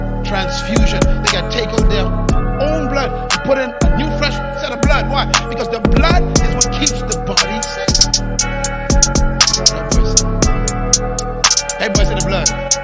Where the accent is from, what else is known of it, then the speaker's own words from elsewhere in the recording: Baytown, Texas, United States; but I was brought up in Baytown. We used to plead the blood.